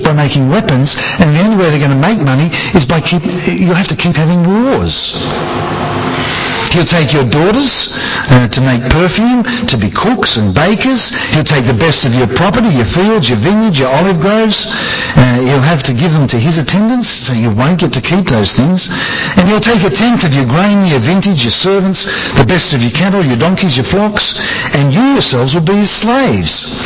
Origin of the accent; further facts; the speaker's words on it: Australia; Now, I'm an Australian.